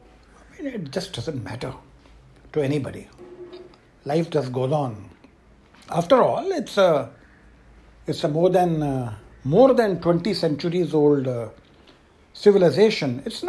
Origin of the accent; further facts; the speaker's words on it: India; I'm an Indian. We Indians simply dislike processes and systems.